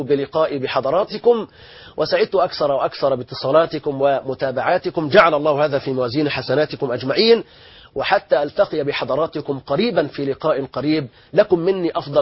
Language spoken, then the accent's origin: Arabic; Egypt; بلادنا مصر